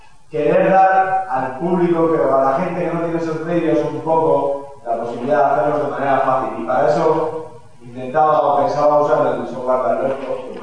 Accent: Basque Country, Spain; Porque ya que venimos de Euskal Herria y a veces el lenguaje es problema y a veces es desconocimiento, ¿no?

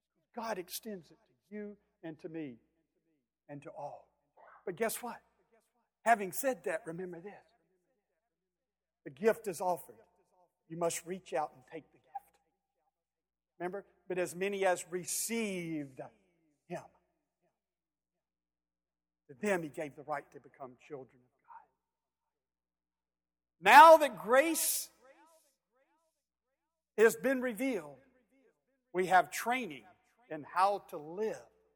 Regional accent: Georgia, United States; I have to share this because I'm from the South. I'm from Georgia.

